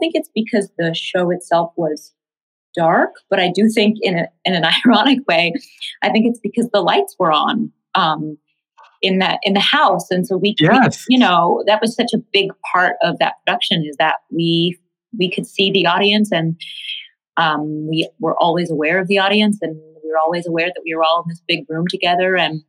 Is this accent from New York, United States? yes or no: yes; New York, United States; I mean, I grew up in Tribeca before it was fancy pants. It was very like, it felt very much like a small town of like old hippies and artists and their kids.